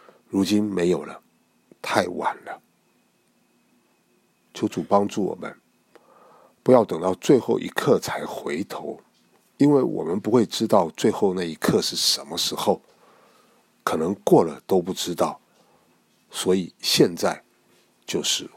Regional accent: China; 其实这是我们中国人的问题

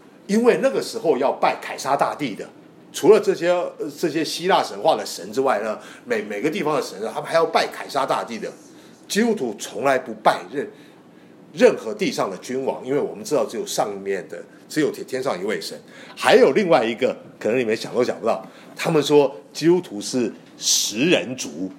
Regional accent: China; 特别是我们中国人姐妹们穿旗袍都是量身定做的

